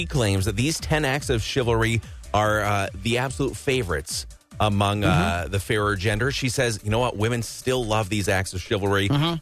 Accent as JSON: {"language": "English", "town": "Rice Lake", "region": "Wisconsin", "country": "United States", "tie": "born or raised there", "said": "I think the first one is in my hometown of Rice Lake, Ladysmith area"}